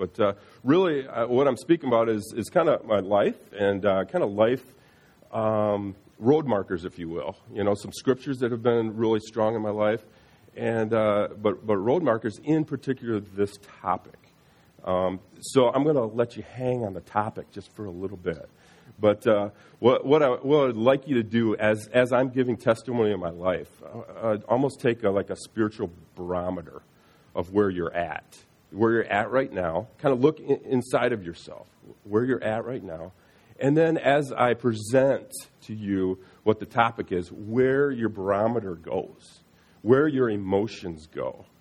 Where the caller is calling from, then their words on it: Granville, Michigan, United States; I come to you today from Granville, windy Granville, Michigan, and a tornado went over our heads yesterday.